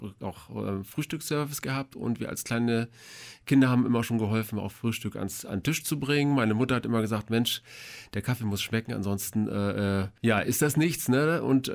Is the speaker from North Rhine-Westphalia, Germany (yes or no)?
no; Westerland, Schleswig-Holstein, Germany; Ja, ich bin Sylter, bin hier in Westerland geboren, unweit hier vom Studio an der Norderstraße aufgewachsen.